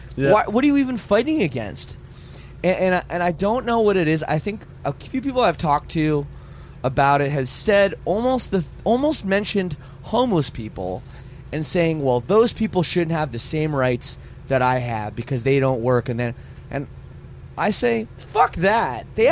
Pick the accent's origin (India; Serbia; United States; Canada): Canada; We were talking about I'm from Canada, she's from America